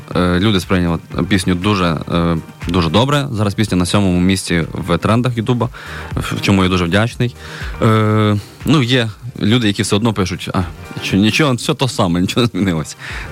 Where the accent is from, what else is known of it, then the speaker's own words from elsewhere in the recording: Khmelnytskyi, Khmelnytskyi Oblast, Ukraine; Зазвичай я знімаю кліпи у місті Хмельницький, це моє рідне місто